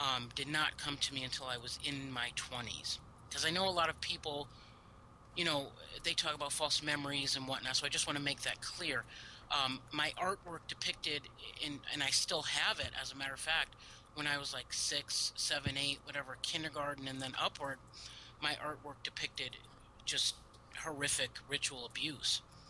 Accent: Cheshire, Connecticut, United States; Oh, okay. Well, I grew up in Cheshire, Connecticut, which is a little middle-class town.

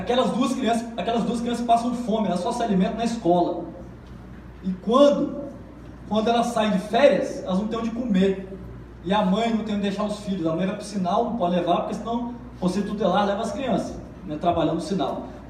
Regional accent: Vitória, Espírito Santo, Brazil; Fui nascido e criado aqui em Vitória, são 38 anos de Vitória. Morei lá em Barra República, Walter Guedes, perto da sua casa. Morei em Santa Lúcia, morei em Santa Helena, Praia do Canto, e hoje moro em Rio da Penha.

